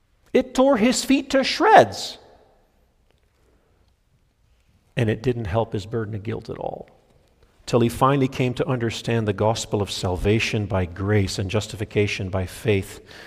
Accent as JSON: {"language": "English", "country": "Nigeria", "tie": "born or raised there", "said": "I remember growing up in Nigeria"}